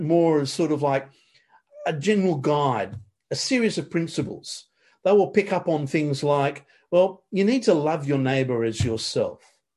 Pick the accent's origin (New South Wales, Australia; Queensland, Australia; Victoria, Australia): New South Wales, Australia; When I was growing up on the Lower North Shore, we had a gorgeous little small church